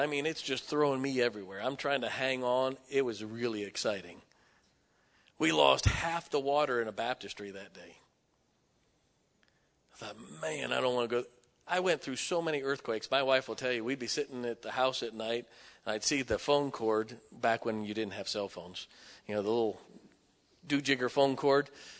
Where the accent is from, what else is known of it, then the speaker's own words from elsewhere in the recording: Midwest, United States; You know, I'm from the Midwest, never heard of anything like that.